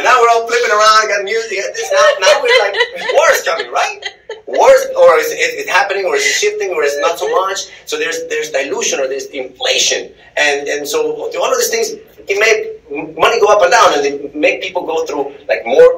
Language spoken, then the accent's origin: English; Texas, United States; I'm from Texas, so I mean, I'm still at 4.